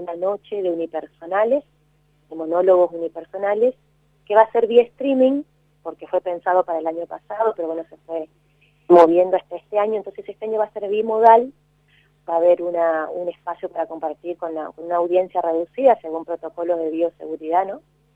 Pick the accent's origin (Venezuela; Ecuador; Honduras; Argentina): Argentina; Barranqueras, Chaco; somos de Barranqueras, tres mujeres en este caso